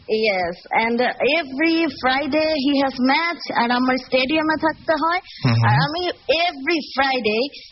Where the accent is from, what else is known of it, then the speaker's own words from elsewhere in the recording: Dhaka, Dhaka Division, Bangladesh; now in Germany; আমি ঢাকার মেয়ে।